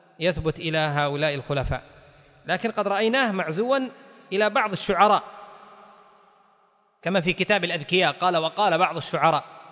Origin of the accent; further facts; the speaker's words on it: Yemen; حتى تخلخلت كثير من البيوت خاصة عندنا في اليمن، هذا لهجتنا، تعودنا ونحن صغار نسمع إلا هذا